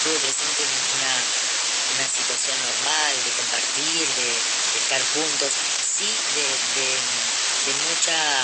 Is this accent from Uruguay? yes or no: yes; Montevideo, Uruguay; born there; soy uruguaya, nací en Montevideo, hija única, con un papá alemán y una mamá que nació en el departamento de Florida, es una localidad de acá de Uruguay, con descendencia italiana.